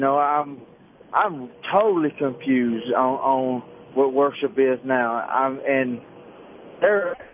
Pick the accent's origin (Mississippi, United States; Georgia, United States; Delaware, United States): Mississippi, United States; You know, I'm from Mississippi. I'm intelligent, and I've pastored before